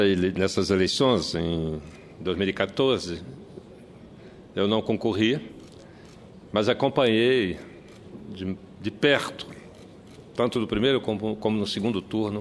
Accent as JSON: {"language": "Portuguese", "region": "Amapá", "country": "Brazil", "said": "em especial lá do meu estado, do Amapá"}